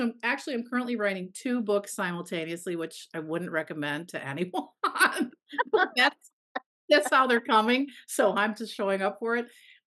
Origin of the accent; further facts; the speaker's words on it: Chicago, Illinois, United States; also born or lived in Japan; Oh, so I grew up in Chicago, well, south of Chicago in the suburbs, actually. And been here a lot of my life, but I've lived in Japan for 4 years, went to school in Wisconsin